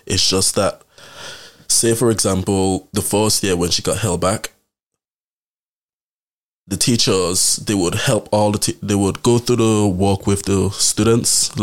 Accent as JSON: {"language": "English", "country": "British Virgin Islands", "said": "So right now I live in New Tenerife, but originally I'm from the Caribbean, British Virgin Islands to be specific."}